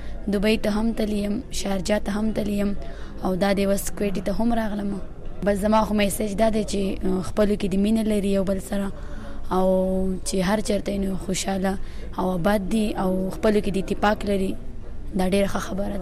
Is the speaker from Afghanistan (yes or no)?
no; Swat, Khyber Pakhtunkhwa, Pakistan; عمر چې دی نو 18 سال دی، او زه پیدا شوی په سوات کې یم.